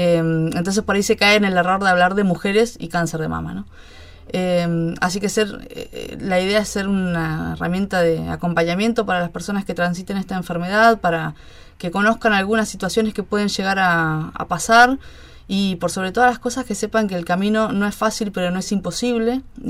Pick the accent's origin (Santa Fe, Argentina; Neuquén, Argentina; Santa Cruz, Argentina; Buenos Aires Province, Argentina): Neuquén, Argentina; Soy de Neuquén Capital, sí.